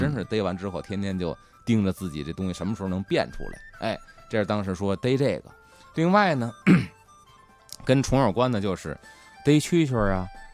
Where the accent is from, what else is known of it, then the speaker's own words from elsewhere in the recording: Beijing, China; 我记得小时候在这个北京急救中心。就是离咱这应该不远，对吧？